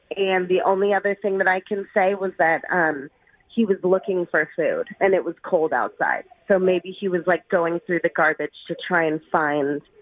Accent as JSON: {"language": "English", "town": "Bellevue", "region": "Washington", "country": "United States", "tie": "born or raised there", "lives_now": "Seattle, United States", "said": "So I grew up in Bellevue, yes."}